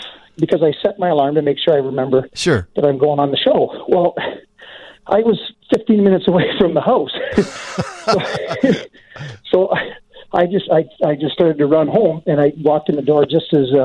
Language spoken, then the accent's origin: English; Edmonton, Alberta, Canada; I'm from Western Canada, from Edmonton.